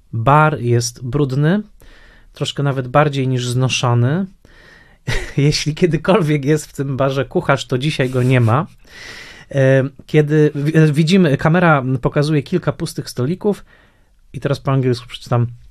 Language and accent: Polish; Tarnowskie Góry, Silesian Voivodeship, Poland; bardzo starałem się nie mówić gwarą, prawda? Dorastając w Tarnowskich Górach.